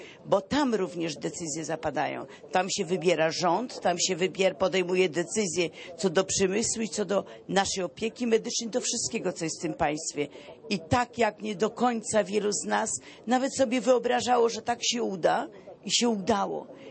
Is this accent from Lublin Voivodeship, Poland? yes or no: no; Wrocław, Lower Silesian Voivodeship, Poland; Tak, przyjechałam, bo jestem z Wrocławia.